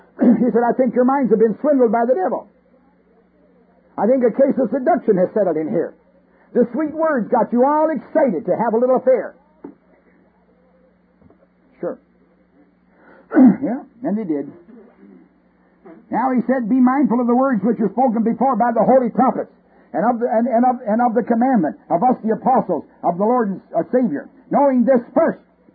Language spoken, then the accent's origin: English; Canada; born there; Being a Canadian by birth, I don't have, you know, a great deal of affection for Canada